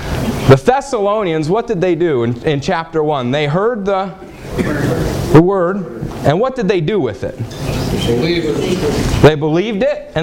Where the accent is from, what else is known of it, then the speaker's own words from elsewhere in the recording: Dayton, Ohio, United States; I'm from the Dayton, Ohio area